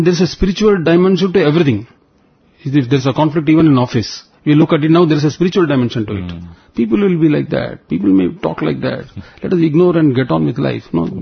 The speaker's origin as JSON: {"language": "English", "town": "Chembur", "region": "Maharashtra", "country": "India", "said": "And we are from Chembur, that's why we added Chembur Dust."}